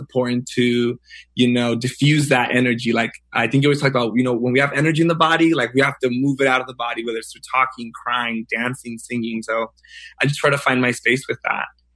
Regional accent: San Diego, California, United States; I'm a fifth year. I'm from San Diego.

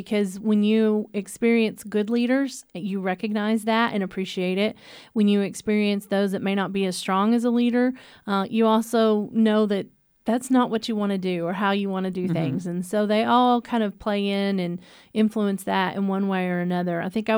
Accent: Holland, Texas, United States; But I graduated from high school in Holland in the Temple Belt and Killeen are

